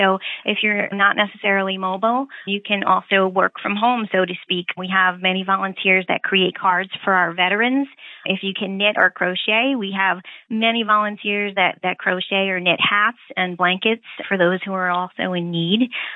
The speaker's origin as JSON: {"language": "English", "town": "Wurtsboro", "region": "New York", "country": "United States", "tie": "born or raised there", "said": "I am a Wurtsboro native, so I'm from Sullivan County originally."}